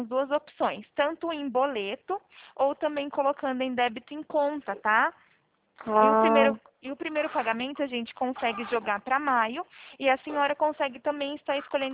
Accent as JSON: {"language": "Portuguese", "town": "Araras", "region": "São Paulo", "country": "Brazil", "said": "Eu sou daqui de Araras, né?"}